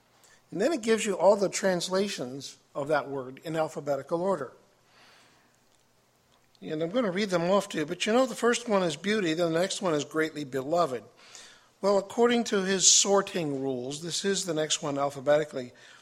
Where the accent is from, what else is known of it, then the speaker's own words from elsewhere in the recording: Fulton, Missouri, United States; Brothers and sisters … from Fulton, Missouri.